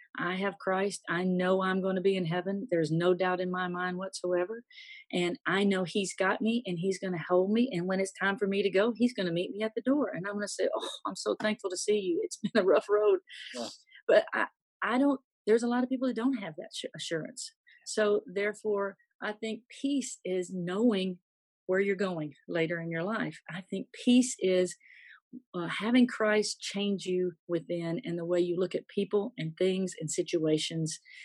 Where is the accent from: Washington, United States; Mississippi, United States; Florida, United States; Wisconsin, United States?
Mississippi, United States; And I grew up in Mississippi and I saw some of the worst things you could ever imagine happen to a person just because of the color of their skin.